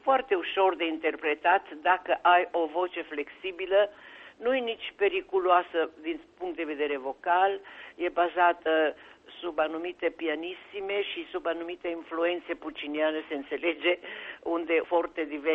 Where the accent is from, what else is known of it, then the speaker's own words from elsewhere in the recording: Solovăstru, Mureș County, Romania; born there; now in Bucharest, Romania; mă simt mai aproape de Solovăstru decât de București, dar este normal. Cred că întotdeauna unde te-ai născut rămâne puțin aerul